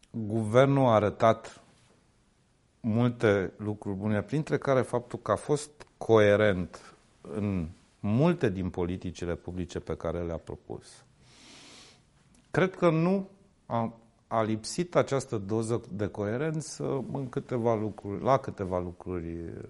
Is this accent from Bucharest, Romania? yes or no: no; Caransebeș, Caraș-Severin, Romania; am crescut la Caransebeș, în județul Caraș-Severin.